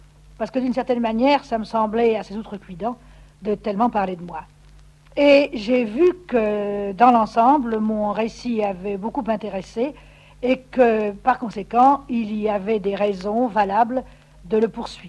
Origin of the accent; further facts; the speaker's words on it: Paris, Île-de-France, France; born there; Je suis née à Paris le 9 janvier 1908 à 4h du matin. Mon enfance a été typiquement celle d'une jeune bourgeoise française de famille modeste.